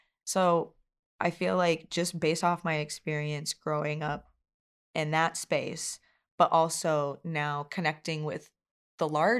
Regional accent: Des Moines, Iowa, United States; growing up in Des Moines, you know, I lived more so closer to downtown Des Moines, but went to school out in Waukee

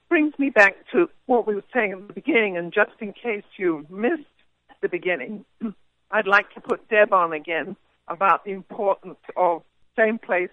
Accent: England, United Kingdom; I'm originally from England

